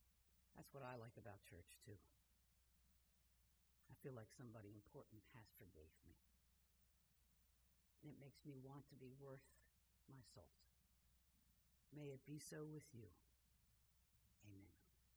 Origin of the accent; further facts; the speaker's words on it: New York, United States; and I'm a New Yorker.